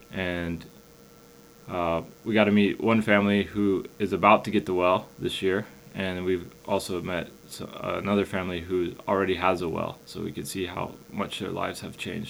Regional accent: United States; I'm from America.

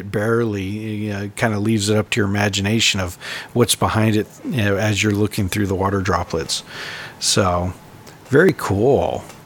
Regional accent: California, United States; I grew up in California where it was green during the winter, and then everything died off during the summertime. Then I moved to the South

